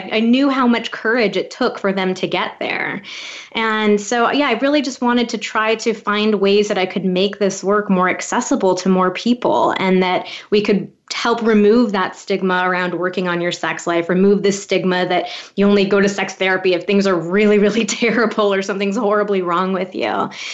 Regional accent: California, United States; I grew up in California, so it was pretty liberal

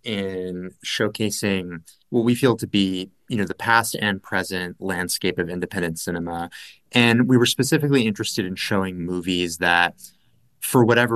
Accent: Los Angeles, California, United States; also born or lived in New York City; So I'm from Los Angeles, but I lived and worked in New York City for a number of years

